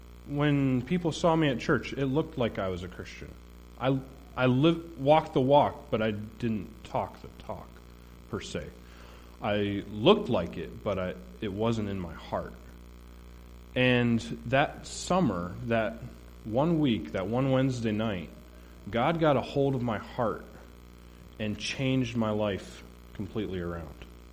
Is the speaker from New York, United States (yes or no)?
yes; Watkins Glen, New York, United States; born there; So, I was born in Watkins Glen, New York.